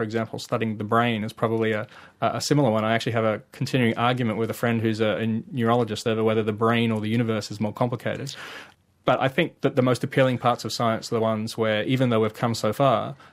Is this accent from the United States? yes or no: no; Sydney, New South Wales, Australia; Yeah, I grew up on the Northern Beaches.